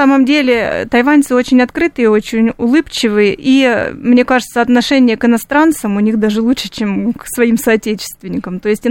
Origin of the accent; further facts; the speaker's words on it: Russia; Я вот говорю, что я из России